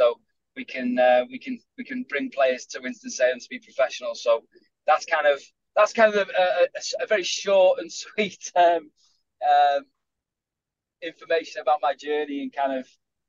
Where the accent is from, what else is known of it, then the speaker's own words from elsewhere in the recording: Flint, Wales, United Kingdom; then I signed a club, my hometown club at Flint, when I was 16, playing men's soccer, which was in the second tier of the Welsh League